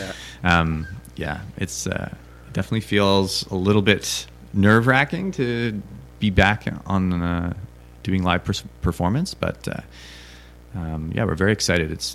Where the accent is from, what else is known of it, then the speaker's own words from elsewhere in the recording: Kitchener, Ontario, Canada; I'm from Kitchener, so I had a very short drive on my way here